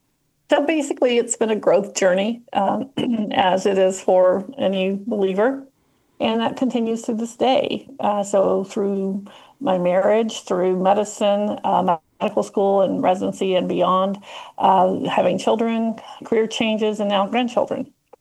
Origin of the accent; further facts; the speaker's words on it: Kentucky, United States; now in Nashville, United States; I grew up in Eastern Kentucky. My father was a coal miner and my mother was a homemaker. I now live outside Nashville